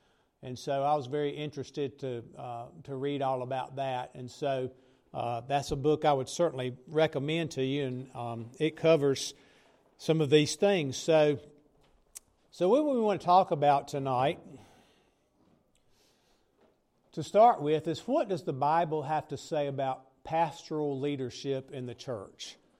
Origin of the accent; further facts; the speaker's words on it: Reidsville, North Carolina, United States; Many of you know I grew up here in Reidsville.